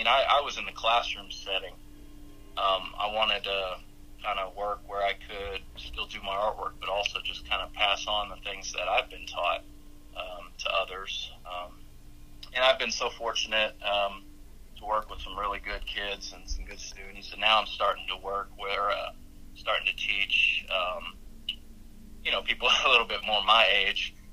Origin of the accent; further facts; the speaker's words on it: Sapulpa, Oklahoma, United States; when I moved to Sepulpa, back to my hometown